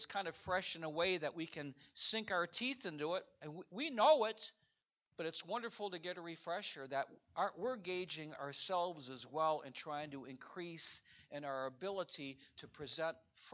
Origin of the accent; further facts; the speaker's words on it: Michigan, United States; I grew up in Michigan where I started to fillet fish